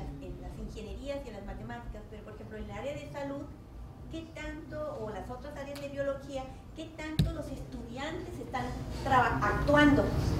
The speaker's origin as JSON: {"language": "Spanish", "region": "Baja California", "country": "Mexico", "said": "soy de Baja California"}